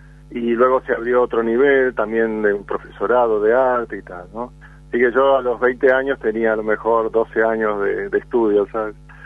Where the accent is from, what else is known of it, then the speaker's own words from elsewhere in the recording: Concordia, Entre Ríos, Argentina; also born or lived in Santa Fe; now in Madrid, Spain; nací en Santa Fe, pasé mi primera infancia en esa ciudad y luego crecí en la ciudad de Concordia, en Entre Ríos.